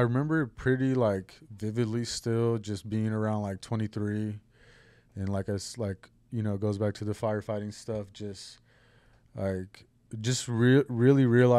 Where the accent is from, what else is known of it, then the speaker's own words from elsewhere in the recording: Huron, California, United States; It just growing up in Huron, it's always was a mentality of even just coming to Fresno to like pursue more opportunity.